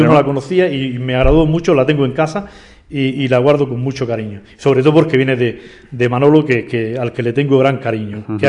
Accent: Granada, Andalusia, Spain; el vínculo que tiene con Granada, aunque no es representativo de Andalucía, pero bueno, yo como granadino me gustaba mucho, ¿no?

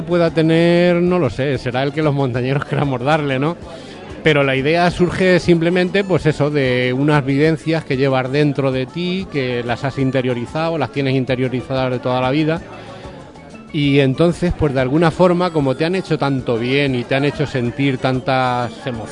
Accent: Toledo, Castilla-La Mancha, Spain; porque yo soy de Toledo, aunque vivo aquí prácticamente toda la vida

